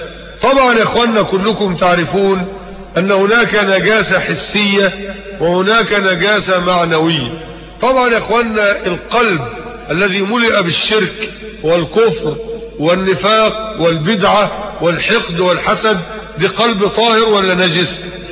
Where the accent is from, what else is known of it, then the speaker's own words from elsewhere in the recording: Mit Hadid, Dakahlia, Egypt; مغرب الجمعة القادمة في قريتنا ميت حديد مركز منية النصر